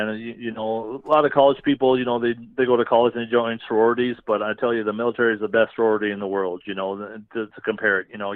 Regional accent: South Dakota, United States; You didn't get a lot of exposure to that here, you know, growing up in South Dakota and stuff like that.

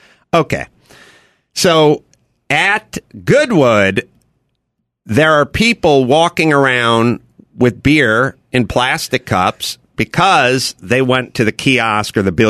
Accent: Los Angeles, California, United States; But I'm freaked out because I'm from Los Angeles.

